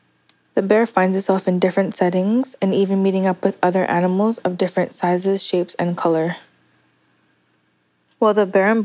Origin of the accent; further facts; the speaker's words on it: Newfoundland and Labrador, Canada; now in Ottawa, Canada; I'm originally from Nanunatsiavut, and I am now living in Ottawa, Ontario.